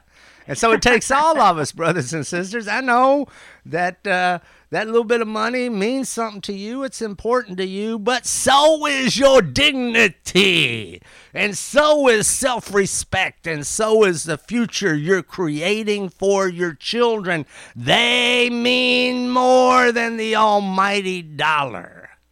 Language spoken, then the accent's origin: English; Obion, Tennessee, United States; also born or lived in Missouri; I'm originally from Obion, Tennessee, a little town that used to have 1,500 people in it.